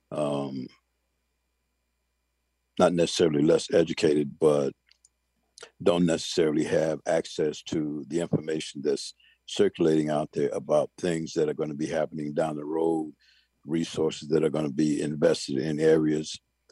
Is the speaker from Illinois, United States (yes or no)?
yes; Chicago, Illinois, United States; You know, I grew up in Chicago and remember areas that are now around Soldier Field.